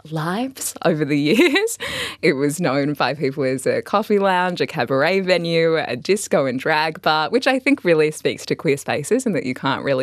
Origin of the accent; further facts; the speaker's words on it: Canberra, Australian Capital Territory, Australia; I'm from Canberra